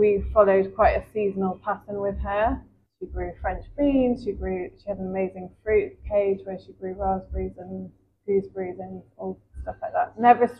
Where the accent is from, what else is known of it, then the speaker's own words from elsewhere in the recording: Ireland; So I grew up in Ireland, which people find